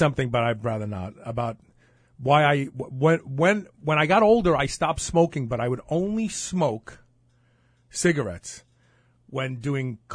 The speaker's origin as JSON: {"language": "English", "town": "Brooklyn", "region": "New York", "country": "United States", "tie": "born or raised there", "also_born_or_lived": "Queens", "said": "And I was from Bed-Stuy, Brooklyn, so really the first 14 years of my life I was black. So I only became white for a while when I moved to Queens."}